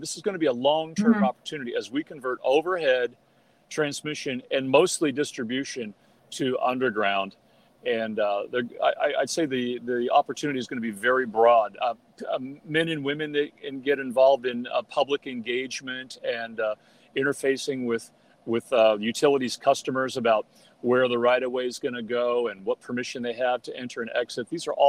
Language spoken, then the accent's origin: English; Tucson, Arizona, United States; But I grew up in Tucson, and I did have an opportunity to put some of the distribution system underground.